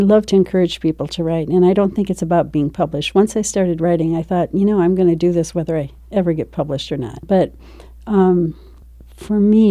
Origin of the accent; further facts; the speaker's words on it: Chicago, Illinois, United States; every year we came out west, even though I grew up in Chicago.